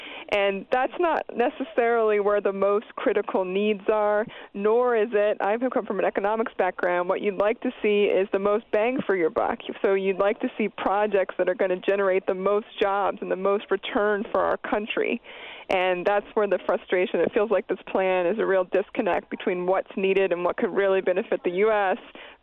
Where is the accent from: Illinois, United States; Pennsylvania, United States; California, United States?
Pennsylvania, United States; Well, I'm from Pennsylvania, and I know you all are sitting there in Wisconsin, and the idea is that our home states would put up the rest of the funding.